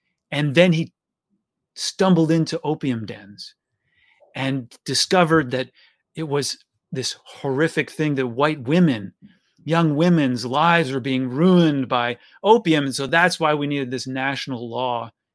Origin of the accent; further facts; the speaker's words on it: Toronto, Ontario, Canada; Way back. Toronto. Well, originally, my mother gave birth to me in the Toronto General Hospital